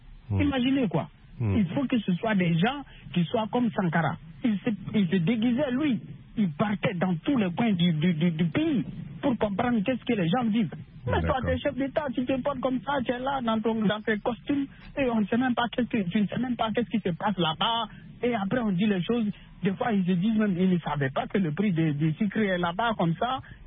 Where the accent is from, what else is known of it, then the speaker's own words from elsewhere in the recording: Burkina Faso; C'est chez moi, je suis burkinabé.